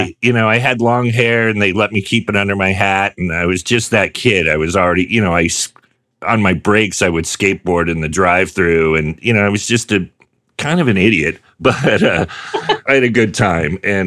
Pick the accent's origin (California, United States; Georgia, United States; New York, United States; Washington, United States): California, United States; Sonoma; Oh, yeah, I know Ukiah. I grew up in Sonoma. Sonoma, the little tourist town. And it was a weird place to grow up, but I'm glad I did.